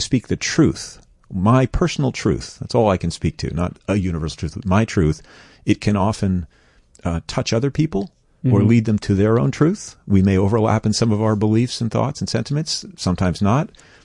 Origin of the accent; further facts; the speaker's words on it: New York, United States; I grew up in New York, very rational minded, and you kind of learn to guard some of your stuff.